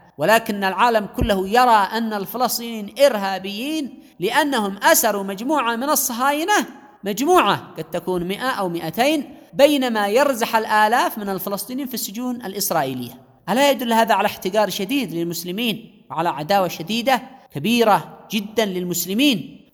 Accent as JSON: {"language": "Arabic", "country": "Yemen", "said": "تعاملهم معنا كيمنيين، تعاملهم معنا كفلسطينيين"}